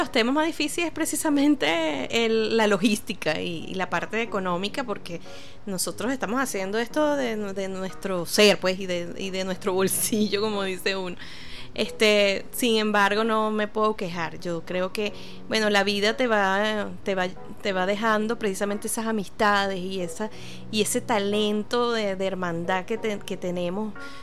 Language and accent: Spanish; Caracas, Capital District, Venezuela; Yo soy caraqueña y voy a cantarle un joropo.